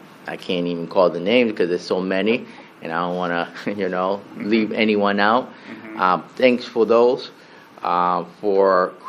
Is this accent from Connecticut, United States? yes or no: yes; Hartford, Connecticut, United States; I was born and raised in Hartford. Soy Puerto Riqueño, familia Puerto Riqueña.